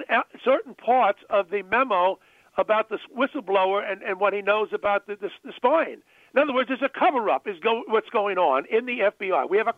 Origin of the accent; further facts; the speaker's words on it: Manhattan, New York, United States; born there; My people are all from the Bronx, by the way. I was born in Manhattan in New York, New York, but my people all came over from Ireland.